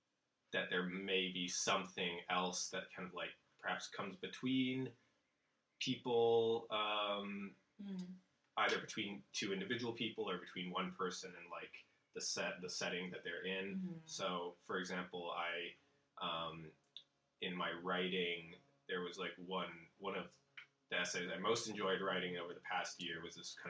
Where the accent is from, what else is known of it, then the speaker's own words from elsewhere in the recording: Palo Alto, California, United States; So I grew up in Palo Alto, went to, you know, Pali High, which is right across from Stanford.